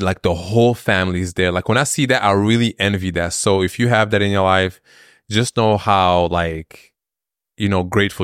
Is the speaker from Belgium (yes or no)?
yes; Belgium; Anytime I hear someone's from Europe, I tell them that I grew up in Belgium.